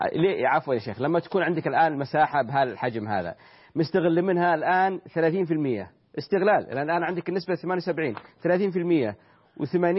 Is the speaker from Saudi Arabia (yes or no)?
yes; Saudi Arabia; كم تشكل مشكلة الأراضي البيضاء عندنا بالسعودية؟